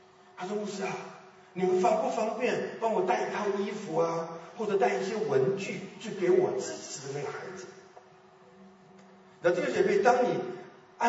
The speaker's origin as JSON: {"language": "Chinese", "country": "China", "moved": "yes", "said": "那我们中国人是一个很保守很封闭的民族。我记得我刚刚到美国的时候，我在麻州念书"}